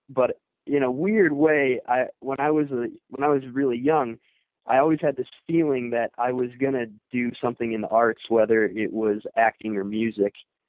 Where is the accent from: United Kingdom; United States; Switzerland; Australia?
United States; Brookfield, Wisconsin; I'm actually from Brookfield, Wisconsin, a suburb of Milwaukee.